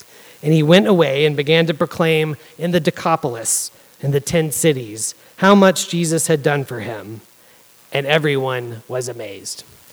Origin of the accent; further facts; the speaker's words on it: Georgia, United States; I grew up in Georgia in a town that competed for the title of Belt Buckle of the Bible Belt.